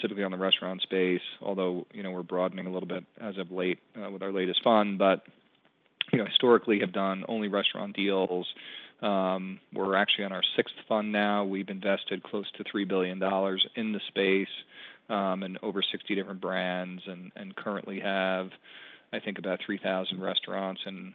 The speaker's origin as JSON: {"language": "English", "town": "New York City", "region": "New York", "country": "United States", "tie": "born or raised there", "said": "So I grew up in New York City, basically been a lifelong restaurant person"}